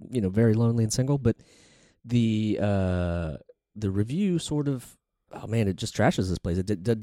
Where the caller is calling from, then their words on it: New York City, New York, United States; We're calling from New York City.